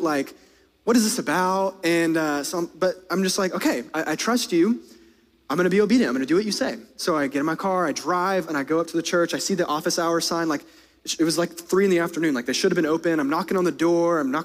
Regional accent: United States; Like, we're American.

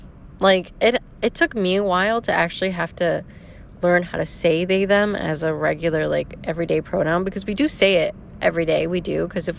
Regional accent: Poland; now in United States; Like I get scared to tell people that I'm Polish sometimes

